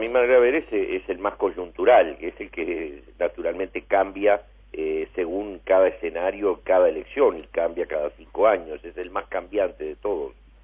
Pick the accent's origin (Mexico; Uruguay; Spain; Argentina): Uruguay; en una economía como la uruguaya, donde todos sabemos que dependemos absolutamente de factores externos